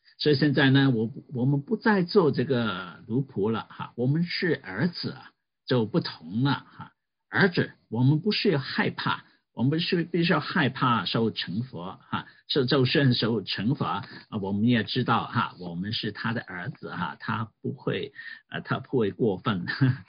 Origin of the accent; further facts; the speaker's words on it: Hong Kong; now in Canada; 我们在香港长大没有这个 luxury 有这个仆人在加拿大更加了